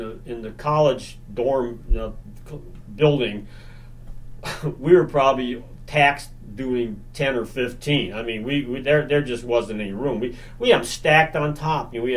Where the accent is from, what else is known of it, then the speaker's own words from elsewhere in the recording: Indiana, United States; that I'm from Indiana. I don't even know what an ocean looks like.